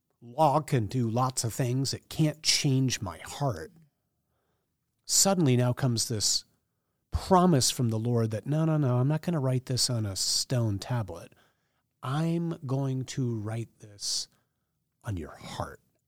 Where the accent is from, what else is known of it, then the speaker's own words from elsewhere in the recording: United States; like, as an American, I don't have a love relationship with laws.